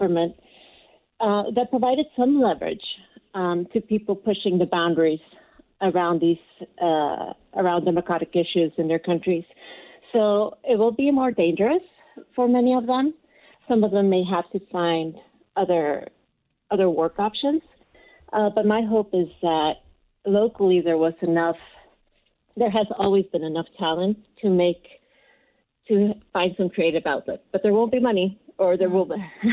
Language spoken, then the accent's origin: English; Mexico; now in San Francisco, United States; I'm resident in San Francisco, but I'm from Mexico